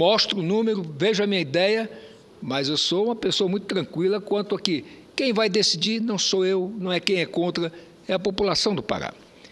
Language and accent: Portuguese; Roraima, Brazil; born there; eu sou um senador da Amazônia. E da Amazônia mesmo, porque nasci na Amazônia, nasci lá em Roraima.